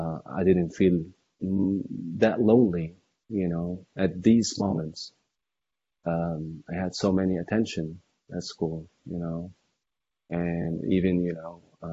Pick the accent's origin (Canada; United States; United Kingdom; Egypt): Egypt; Cairo, Cairo Governorate; I'm about 38 years old. I'm from Cairo, Egypt, and I have two brothers, younger than me